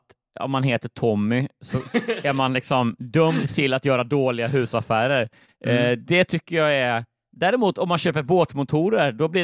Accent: Småland, Sweden; dels att jag är liksom smålänning i grund och botten.

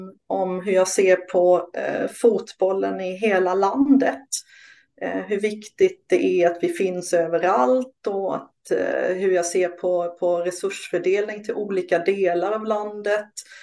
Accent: Småland, Sweden; Jag är från Småland, absolut.

